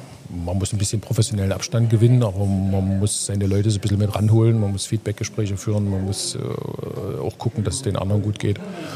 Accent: Leipzig, Saxony, Germany; also born or lived in Glauchau; bin hier seit 2023, also gehe jetzt ins vierte Jahr. Ursprünglich komme ich aus Leipzig, habe lange Zeit in Glauchau gewohnt und gearbeitet. Arbeite nicht mehr, wohne immer noch. Kleines Häuschen in der Nähe von Glauchau.

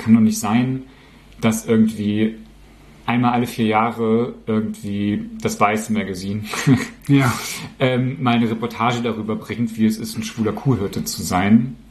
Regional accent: Magdeburg, Saxony-Anhalt, Germany; also born or lived in Bremen; die Leute mich die ganze Zeit darauf angesprochen haben, dass ich so lustig rede und wo ich denn herkomme und ob ich denn … schon mal getroffen hätte, denn ich komme ja auch aus Magdeburg.

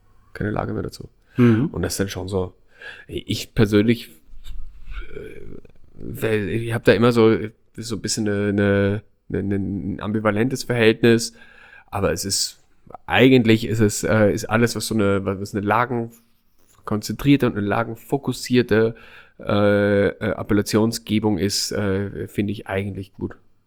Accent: Salzburg, Austria; Ich komme aus Salzburg

